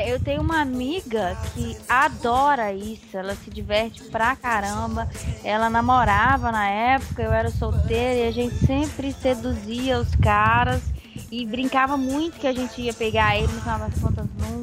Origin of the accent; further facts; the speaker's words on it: Minas Gerais, Brazil; Eu sou mineira, bem.